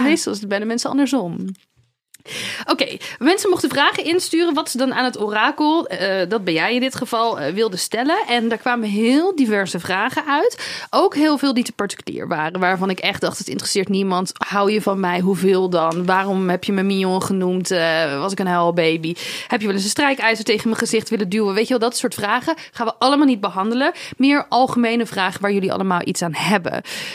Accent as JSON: {"language": "Dutch", "town": "Dordrecht", "region": "South Holland", "country": "Netherlands", "tie": "born there", "lives_now": "Rotterdam, Netherlands", "said": "Nou, in Dordrecht, waar ik geboren ben, heb ik alles al gedaan wat er is."}